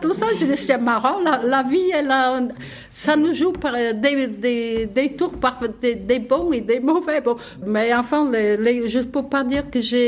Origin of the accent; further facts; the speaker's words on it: Portugal; moi, j'ai commencé par le jardin d'enfants. C'était chez les bonnes sœurs. Pour les parents qui n'étaient pas riches, parce que ça se passait au Portugal, pas en France.